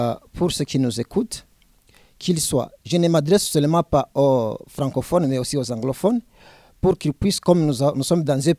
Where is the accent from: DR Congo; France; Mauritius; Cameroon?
DR Congo; moved away as an adult; now in Uganda; Je suis Congolais de nature, par nationalité.